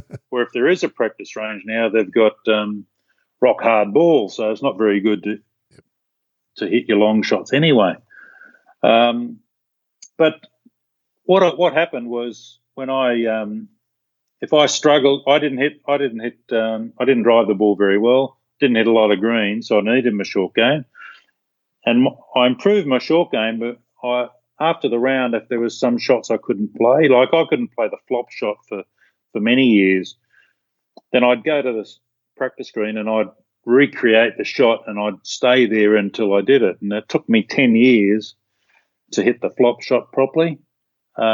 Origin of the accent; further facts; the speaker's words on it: Sydney, New South Wales, Australia; I grew up in Sydney.